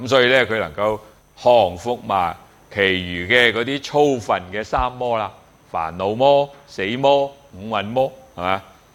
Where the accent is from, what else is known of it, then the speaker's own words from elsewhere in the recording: China; 所以點解我哋中國人講死一定做鬼嘅？